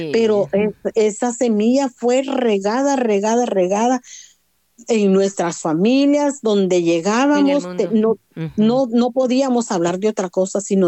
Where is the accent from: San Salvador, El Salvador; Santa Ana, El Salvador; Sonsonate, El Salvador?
San Salvador, El Salvador; Aguilares; moved away; Sí, me tocó salir de Aguilares